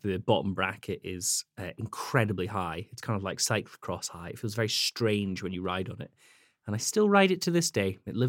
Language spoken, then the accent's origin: English; Scotland, United Kingdom; I grew up in Scotland, in the Highlands, and I really, really enjoyed mountain biking there.